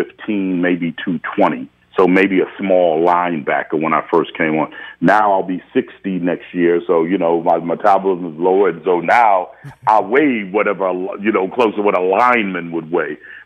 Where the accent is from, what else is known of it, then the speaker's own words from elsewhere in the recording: New York, United States; Yeah, I'm from New York, so, you know, I grew up